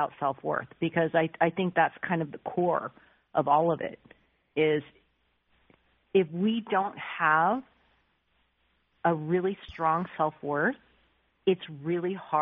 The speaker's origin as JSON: {"language": "English", "country": "United States", "tie": "born there", "said": "I was born in the States, so my perspective was way different than theirs"}